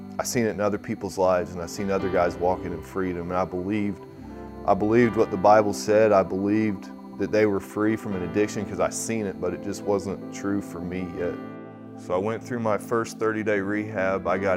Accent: Shelbyville, Indiana, United States; I'm 33 years old. I'm from Shelbyville, Indiana. I went to Waldron High School, and I have a 9-year-old little boy.

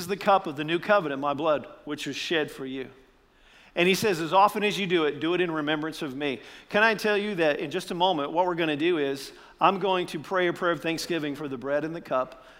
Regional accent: Indiana, United States; from Indiana.

